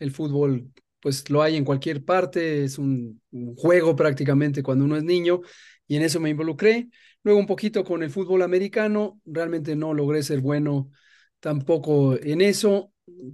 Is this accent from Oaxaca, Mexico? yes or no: no; Mexico City, Mexico; Yo nací en la Ciudad de México, he crecido prácticamente toda mi vida en la Ciudad de México, he vivido en 5 o 6 alcaldías diferentes y las conozco todas, las 16.